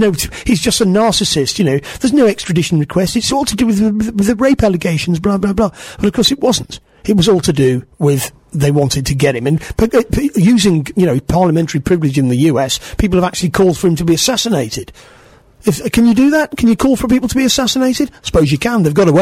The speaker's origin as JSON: {"language": "English", "country": "United Kingdom", "said": "Well, I personally, as a British taxpayer, I resent spending millions of pounds to keep Assange in the Ecuadorian embassy."}